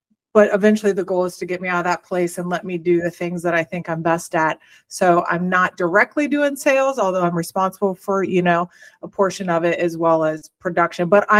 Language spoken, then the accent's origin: English; Columbus, Ohio, United States; We're from Columbus, Ohio, and we're huge Buckeye fans.